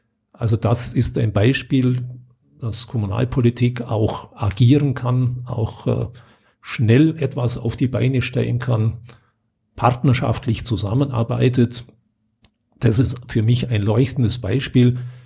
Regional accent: Bavaria, Germany; ich komme selber aus dem Unterallgäu

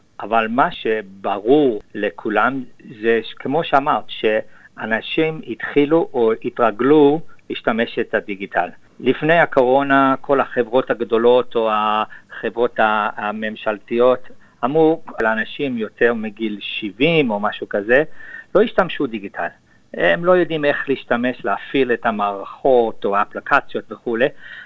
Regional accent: Sydney, New South Wales, Australia; Hebrew is a second language; also born or lived in Israel; אני בחור שנולד וגדל בסידני, אוסטרליה, ועשיתי עלייה אחרי בית ספר ואוניברסיטה. עשיתי כל השנים של בית ספר שלי במריה קולג' ואחר כך ב-UTS University בסידני. אחר כך עשיתי עלייה לישראל

